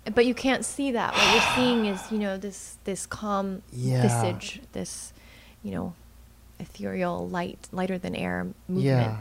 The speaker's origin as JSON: {"language": "English", "region": "Texas", "country": "United States", "said": "I'm from Texas. I'm from Central Texas."}